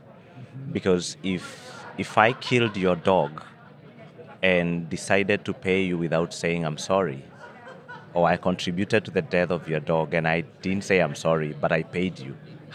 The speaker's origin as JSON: {"language": "English", "country": "Kenya", "said": "for me, loss and damage as a Kenyan means loss of heritage, it means loss of culture"}